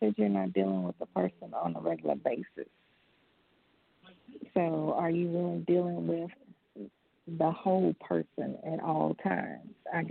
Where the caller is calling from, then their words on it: Texas, United States; I'm from Texas.